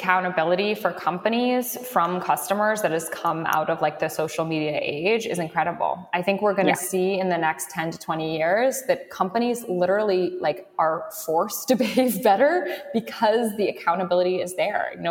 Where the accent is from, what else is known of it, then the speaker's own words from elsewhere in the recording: London, United Kingdom; I grew up in London and I worked at the Abercrombie and Fitch on Savile Row in London, the first Abercrombie in the UK.